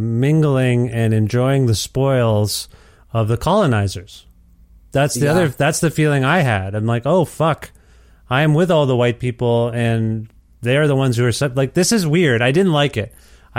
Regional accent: Cambridge, Ontario, Canada; So yeah. I'm from Cambridge, Ontario.

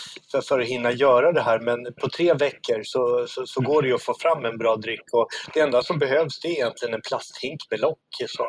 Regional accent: Gothenburg, Västra Götaland County, Sweden; Jag är ju uppvuxen i Göteborg

